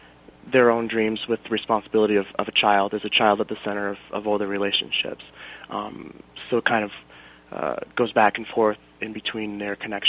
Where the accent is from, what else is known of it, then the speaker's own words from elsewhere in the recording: Methuen, Massachusetts, United States; now in Hampstead, United States; I was born in Massachusetts. I lived in Methuen, which is pretty much New Hampshire.